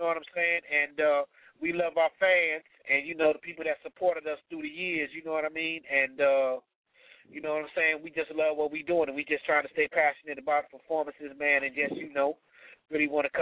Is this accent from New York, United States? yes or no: yes; Rochester, New York, United States; now in California, United States; Well, I came from Rochester, New York, you know what I'm saying, and I had moved out there to California, you know.